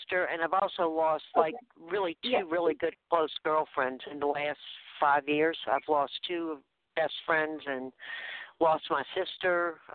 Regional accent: New Orleans, Louisiana, United States; now in Mississippi, United States; I'm from New Orleans, but I live in Mississippi now.

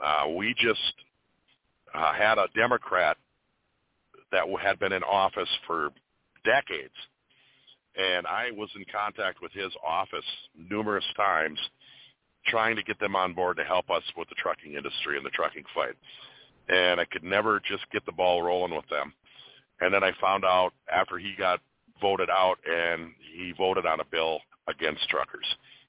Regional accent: Minnesota, United States; And I'm one Minnesotan that don't appreciate it

